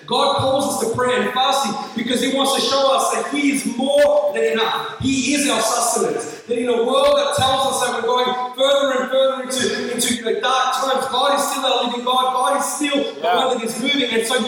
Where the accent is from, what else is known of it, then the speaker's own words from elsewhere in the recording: Melbourne, Victoria, Australia; I would be leading a location in my hometown, you know, in the western suburbs of Melbourne